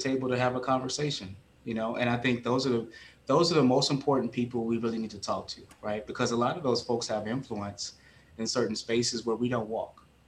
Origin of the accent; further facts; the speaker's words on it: the South, United States; Growing up in the South, we have families on the Oakland Plantation in Natchitoches, Louisiana